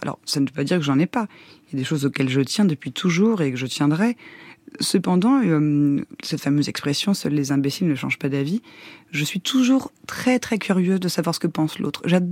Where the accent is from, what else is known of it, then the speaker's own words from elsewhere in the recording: Normandy, France; on nous avait emmenés dans le village où j'ai grandi en Normandie, dans un cinéma de Dieppe.